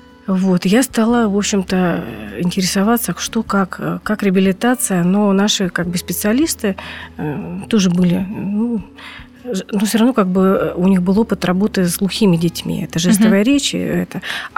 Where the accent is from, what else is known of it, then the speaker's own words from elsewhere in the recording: Perm, Perm Krai, Russia; born there; now in Tver, Russia; Да, я родилась в Перми, да. Муж военный, и мы служили вот в Тверской области Бологое 4. В 99-м году переехали сюда, в Тверь.